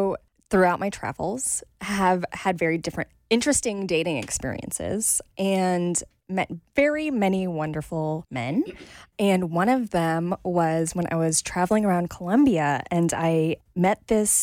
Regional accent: United States; I was like, oh my God, I'm so American.

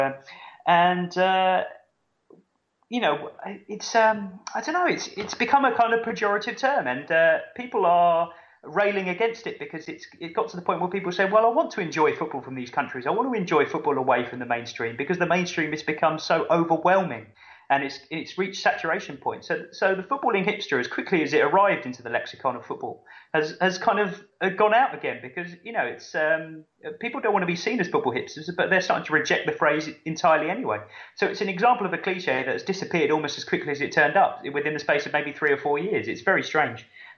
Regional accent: Pakistan; I grew up in Pakistan when I was a kid.

